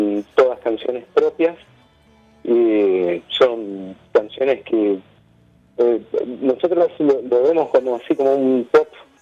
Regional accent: Buenos Aires, Argentina; Porque yo me crié en Palermo, actualmente vivo en Boedo.

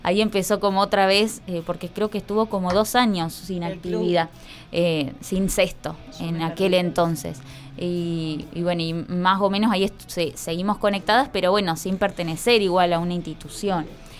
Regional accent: Toay, La Pampa, Argentina; Consiguió un espacio ya en Toay, yo soy de Toay.

